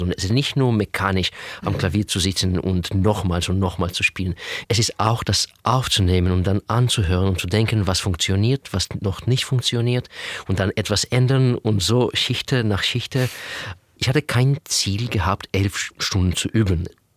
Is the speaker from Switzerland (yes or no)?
no; Israel; German is a second language; now in Dresden, Germany; ich habe diese Kombination als Kind in Israel einmal gehört